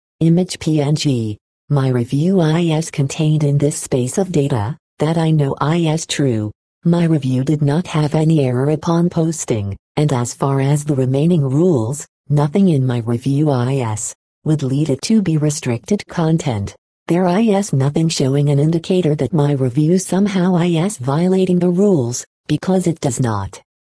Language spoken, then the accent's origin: English; San Bernardino, California, United States; born or raised there